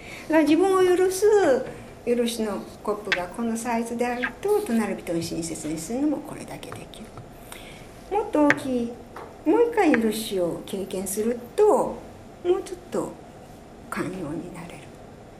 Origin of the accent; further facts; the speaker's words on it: Kurashiki, Okayama, Japan; 私岡山県倉敷市に育ちましてね、海辺なんです。